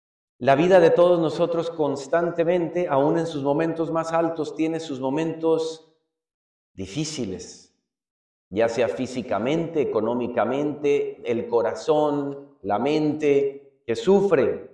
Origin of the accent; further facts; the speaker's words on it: Guadalajara, Jalisco, Mexico; now in New York, United States; Estuve esta semana en mi tierra natal, en Guadalajara, porque fui a sacar unos estudios médicos.